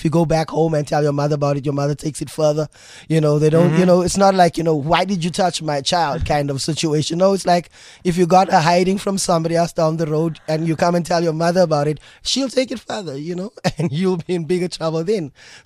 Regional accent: Eldorado Park, Gauteng, South Africa; born or raised there; also born or lived in Kliptown

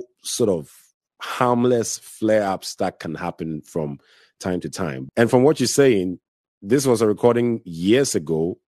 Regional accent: Ghana; Look, if I can say so myself as Ghanaian, obviously Ghanaian jollof is better than Nigerian jollof.

